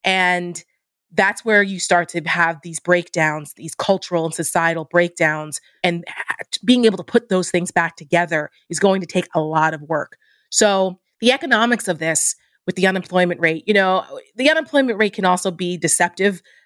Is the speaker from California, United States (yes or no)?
no; New Jersey, United States; I'm from New Jersey. People mm-hmm. hear me talk about it all the time. I'm very mm-hmm. proud of my home state.